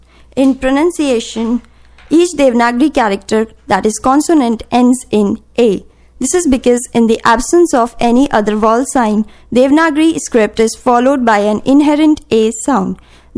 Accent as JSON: {"language": "English", "country": "India", "said": "I'm from India."}